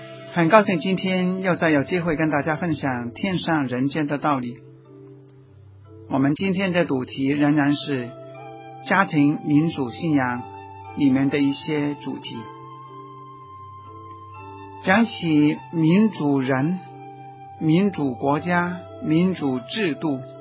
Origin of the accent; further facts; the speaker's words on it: Guangdong, China; 有些人就是好像我们广东人说，穿起龙袍都不像皇帝